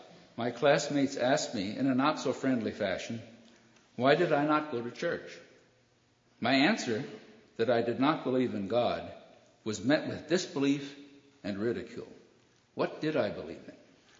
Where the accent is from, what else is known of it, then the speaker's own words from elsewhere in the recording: Buffalo, New York, United States; I grew up in Buffalo, New York.